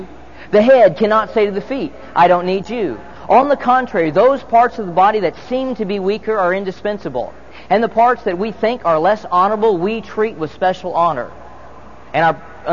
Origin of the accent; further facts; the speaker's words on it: Phoenix, Arizona, United States; When I was a child, I grew up in Phoenix, Arizona, which is a rather warm climate.